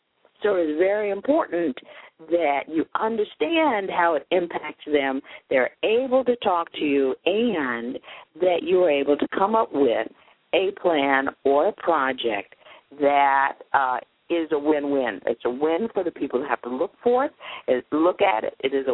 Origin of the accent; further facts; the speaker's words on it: Alton, Illinois, United States; moved away as an adult; also born or lived in Atlanta / Orlando; now in Florida, United States; Well, originally I'm from Alton, Illinois, and came to Florida 25 years ago by way of Atlanta, which is where I got my master's degree in land use planning.